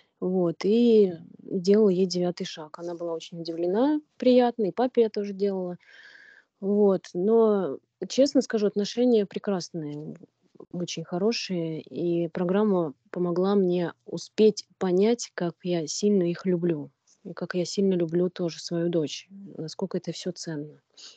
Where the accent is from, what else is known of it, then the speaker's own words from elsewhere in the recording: Ostashkov, Tver Oblast, Russia; now in Tver, Russia; Я уехала жить в Тверь, в другой город за 200 километров. Сами мы родом из Осташкова. Это такой маленький-маленький городочек на озере Селигер, безумно красивый. Там сейчас живет моя мама с папой.